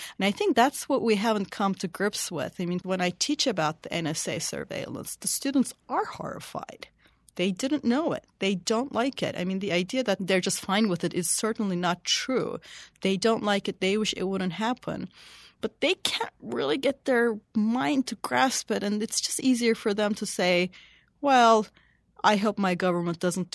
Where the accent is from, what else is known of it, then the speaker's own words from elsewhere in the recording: Turkey; In places like China, in places like my home country, Turkey